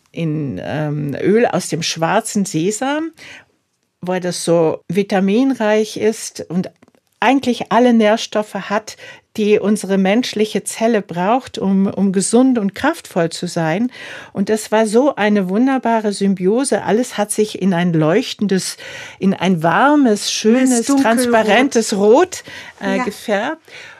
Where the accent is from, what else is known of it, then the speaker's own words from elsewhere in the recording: Bavaria, Germany; bei uns in Bayern ist es ja im Mai so, wenn wir draußen sind, wirklich diese Wiesen voll Löwenzahn